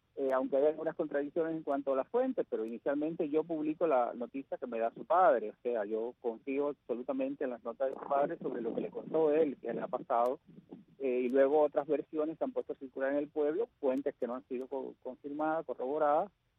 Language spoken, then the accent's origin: Spanish; Caibarién, Villa Clara, Cuba; Porque es que mi pueblo, Caibarien, es un pueblo muy tolerante.